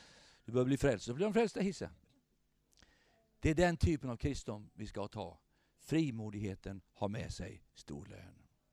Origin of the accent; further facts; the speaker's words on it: Kabul, Afghanistan; Swedish is a second language; now in Sweden; Alltså jag kommer från Kabul, Afghanistan.